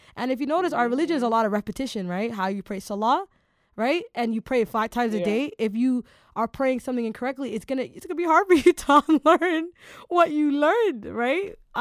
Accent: Toronto, Ontario, Canada; our next listener is from all the way Toronto, my hometown

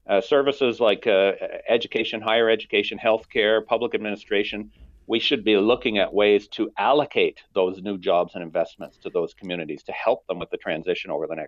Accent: Alberta, Canada; And I think I come from Alberta. That's where I was born and raised.

